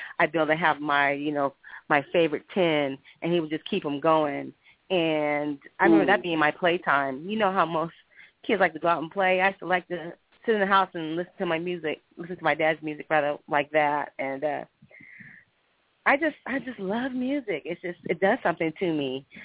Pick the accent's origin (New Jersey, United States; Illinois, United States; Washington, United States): Washington, United States; Seattle; I grew up in the Northwest in Seattle, Bellevue.